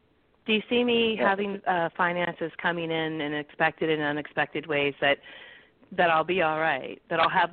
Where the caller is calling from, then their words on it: California, United States; I'm calling from California.